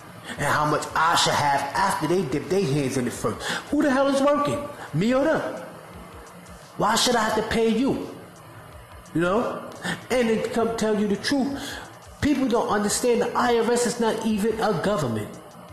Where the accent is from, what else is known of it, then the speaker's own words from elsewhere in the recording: New York, United States; I'm from New York.